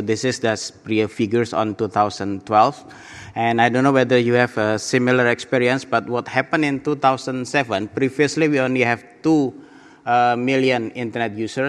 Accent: Indonesia; I'm from Indonesia, member of APTLD, Asia Pacific Top Level Domain.

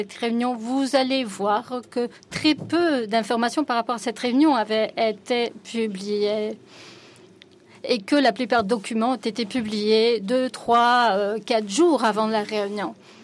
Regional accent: Ghana; je viens du Ghana.

